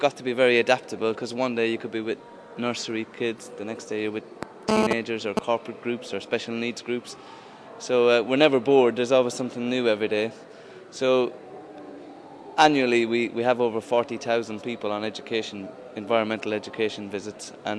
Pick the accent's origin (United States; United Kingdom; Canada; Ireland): Ireland; Kilkenny, Leinster; I'm from Kilkenny in South East Ireland.